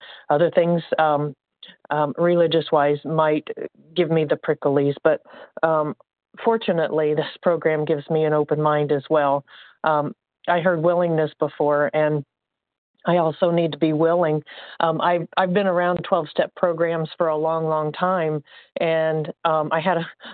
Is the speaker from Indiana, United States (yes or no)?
yes; Indiana, United States; Good morning. This is … I'm from Indiana.